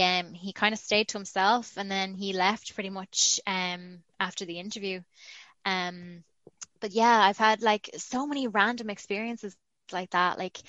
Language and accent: English; Galway, Connacht, Ireland; moved away as an adult; now in New York, United States; as much as I appreciate Galway, my hometown in Ireland, it is very much the graveyard of ambition.